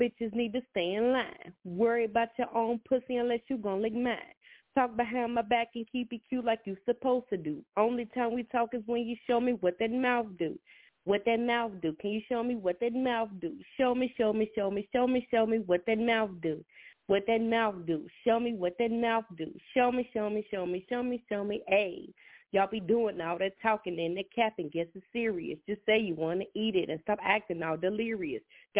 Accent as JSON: {"language": "English", "town": "Cincinnati", "region": "Ohio", "country": "United States", "lives_now": "Houston, United States", "said": "I'm from Cincinnati, just located in Houston."}